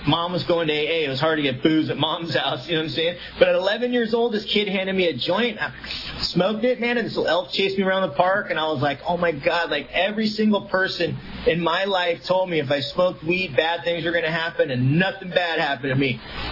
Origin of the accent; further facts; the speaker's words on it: Mission Viejo, California, United States; I grew up in Mission Viejo, California.